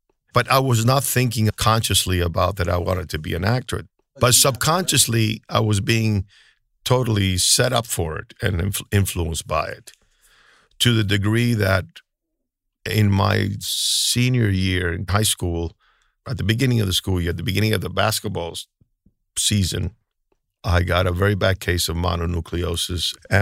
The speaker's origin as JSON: {"language": "English", "town": "Miami Beach", "region": "Florida", "country": "United States", "tie": "born or raised there", "said": "I grew up in Miami Beach, and that's where I got exposed to films."}